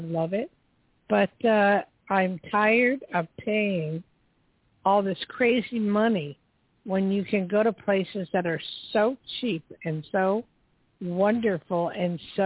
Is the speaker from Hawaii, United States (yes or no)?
yes; Hawaii, United States; because I'm from Hawaii, and you know, it's very similar.